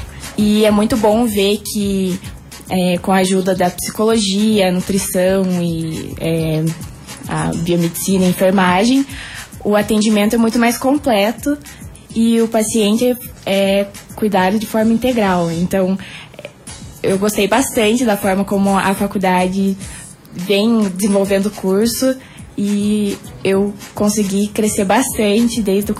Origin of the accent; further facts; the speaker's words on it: Guarapuava, Paraná, Brazil; Eu sou aqui de Guarapuava mesmo.